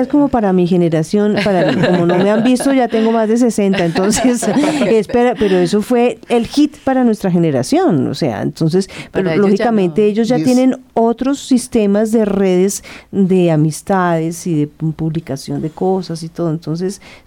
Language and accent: Spanish; Colombia; me voy para Medellín por decir algo, y no conozco, y voy con todas las garantías, estoy en mi país